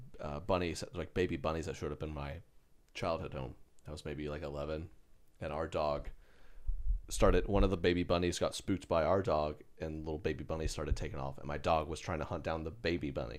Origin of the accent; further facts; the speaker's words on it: Oklahoma, United States; I grew up in Oklahoma. No chipmunks there.